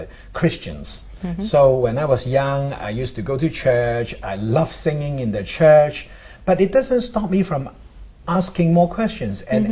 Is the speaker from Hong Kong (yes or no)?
yes; Hong Kong; we're from Hong Kong. So, of course, a lot of things were operating in Cantonese.